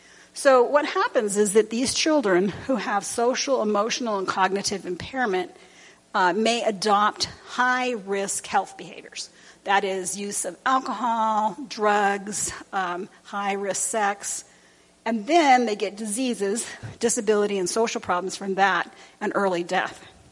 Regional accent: California, United States; I wonder how this study would have come out if it had been done where I grew up near Los Angeles, in the gang neighborhood.

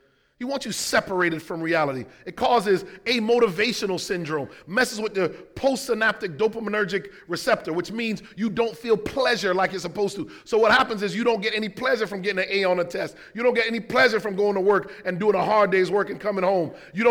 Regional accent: Connecticut, United States; When I look at hip hop, and I grew up in Connecticut, I used to go down into the Bronx

